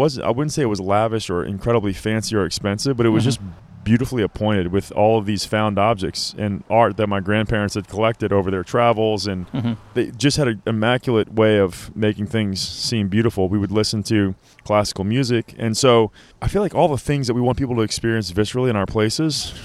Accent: Houma, Louisiana, United States; I actually grew up in Houma, Louisiana

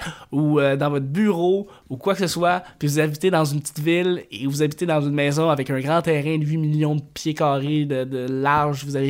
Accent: Chambly, Quebec, Canada; Je viens de Chambly.

